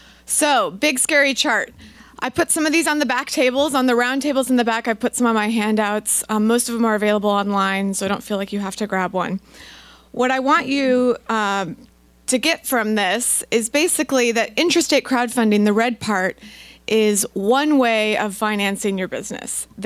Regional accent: Sitka, Alaska, United States; now in Anchorage, United States; So as Tim mentioned, I grew up in Sitka, so I always love the opportunity to leave Anchorage and get a little closer to the ocean.

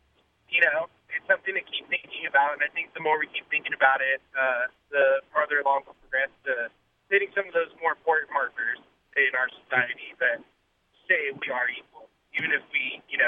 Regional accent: West Coast, United States; But I'm from the West Coast, like beach West Coast, so extremely liberal people.

